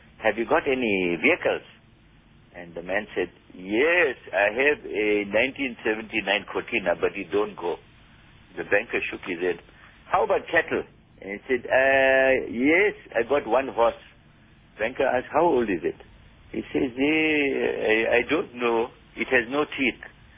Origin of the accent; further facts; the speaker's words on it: Port Shepstone, KwaZulu-Natal, South Africa; An old man from Paddock, about 40 miles from my hometown, Port Shepstone, wanted a loan for 1,000 rands.